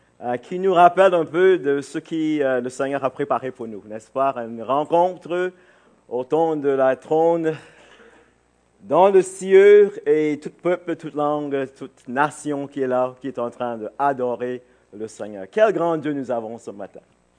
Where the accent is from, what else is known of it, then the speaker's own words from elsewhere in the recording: Barbados; first language English; French is a second language; now in Canada; Moi, je viens de la Barbade. C'est mon pays natal. Et ma langue maternelle, c'est l'anglais. Et ça fait plusieurs années que je suis au Québec. Et j'ai appris le français. Je me suis marié avec une Québécoise purlaine.